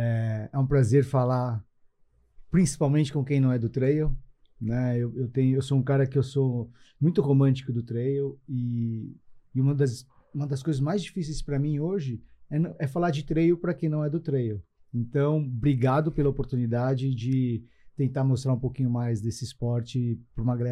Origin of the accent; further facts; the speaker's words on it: São Paulo, Brazil; Cara, sou paulistano da Gema. Né? Nasci em São Paulo